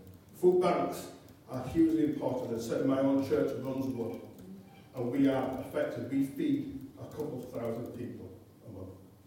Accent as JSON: {"language": "English", "region": "England", "country": "United Kingdom", "said": "But of course, we're English, like, we don't do that kind of impolite kind of way."}